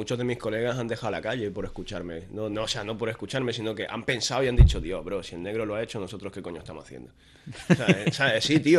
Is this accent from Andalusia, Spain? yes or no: yes; El Ejido, Andalusia, Spain; moved away; yo me fui de aquí del Ejido y en Madrid yo representaba mi tierra allí